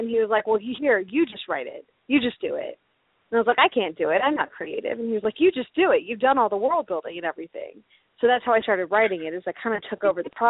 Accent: Texas, United States; now in Colorado, United States; I live in Colorado with my family and two cats. I grew up in Texas.

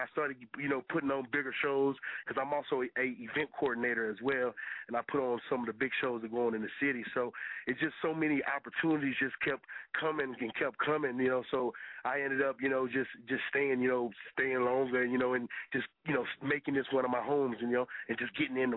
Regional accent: Waco, Texas, United States; I was born and raised back in Texas. I played college football. So I played ball down in Tyler. I'm from Waco, Texas.

